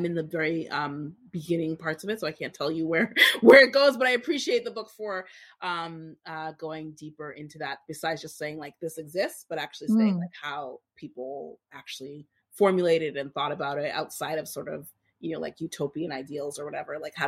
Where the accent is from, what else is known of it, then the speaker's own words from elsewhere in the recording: Boston, Massachusetts, United States; Full disclosure, she and I knew each other vaguely growing up in Boston. We both grew up in Boston.